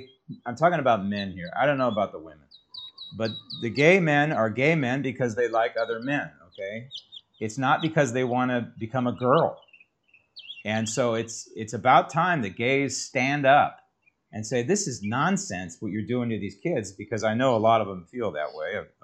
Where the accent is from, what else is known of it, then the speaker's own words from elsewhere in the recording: San Francisco, California, United States; I grew up in San Francisco, but I have no clue.